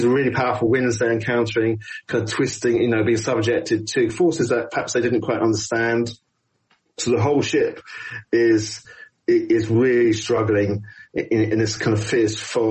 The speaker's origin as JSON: {"language": "English", "country": "United Kingdom", "said": "Like Brexit, you know, as a British person, you can't help see some of these things in that event."}